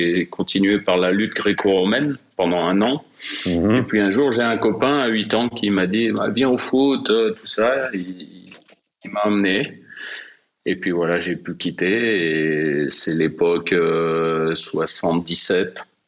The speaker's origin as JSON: {"language": "French", "town": "Aix-les-Bains", "region": "Auvergne-Rhône-Alpes", "country": "France", "tie": "born there", "said": "Je suis né à Aix-les-Bains, en Savoie."}